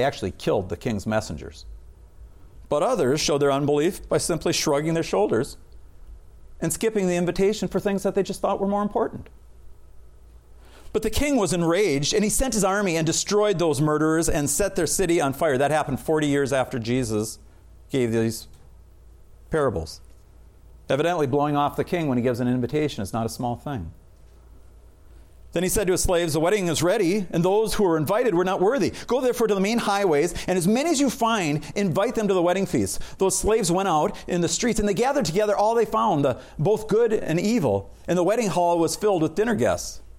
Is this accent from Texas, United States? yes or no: no; Big Lake, Minnesota, United States; I grew up in Big Lake, Minnesota. At the time, it was a town of about 1,300 people, and it was a dumpy, poor town.